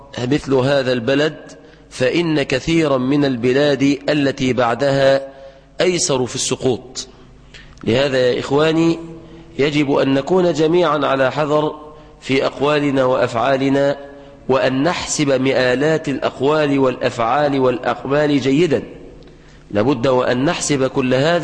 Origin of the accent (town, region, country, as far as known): Egypt